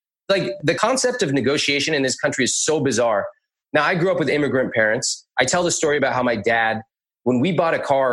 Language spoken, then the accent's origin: English; United States; Anyone with ethnic parents probably does. And then I grew up in America, so I also know American culture as well.